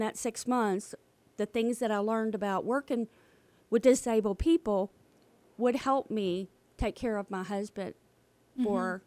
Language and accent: English; Leitchfield, Kentucky, United States; also born or lived in New York; No, I grew up in Litchfield, Kentucky.